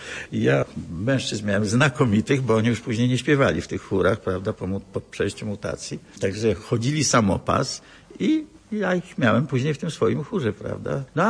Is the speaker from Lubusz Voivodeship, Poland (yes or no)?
no; Sosnowiec, Silesian Voivodeship, Poland; also born or lived in Katowice; ja się urodziłem niedaleko, czyli w Sosnowcu, prawda? No ale w Sosnowcu tak naprawdę mieszkałem do 15 roku życia, to znaczy okupację tam przetrwałem jeszcze, a potem zaraz poszedłem do Katowic